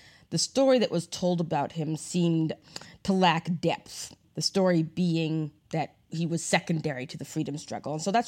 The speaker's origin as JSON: {"language": "English", "region": "New England", "country": "United States", "tie": "born or raised there", "also_born_or_lived": "Brooklyn", "said": "I grew up in New England. I was born in Brooklyn, but I'm a, you know, black New England person."}